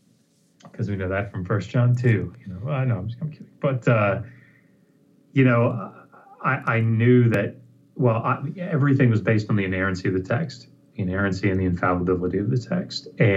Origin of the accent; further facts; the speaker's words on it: Maryland, United States; So, I ended up settling back where I grew up in Southern Maryland and doing construction